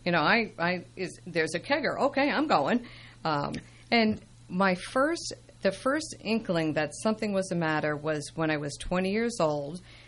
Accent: New Jersey, United States; I grew up in New Jersey. I grew up in a nice, affluent community. I was a child during the 60s.

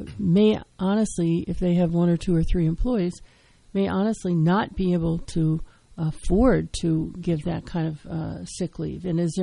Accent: Wisconsin, United States; this since she's originally from Missouri and I'm originally from Wisconsin.

